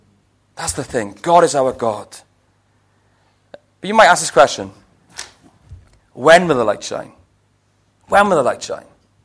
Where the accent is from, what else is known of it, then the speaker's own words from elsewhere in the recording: Wales, United Kingdom; I remember my best moment ever was going to watch Wales against England in the Rugby World Cup. And it was in Twickenham, the home of English rugby. It was their World Cup. They played Wales. And we won.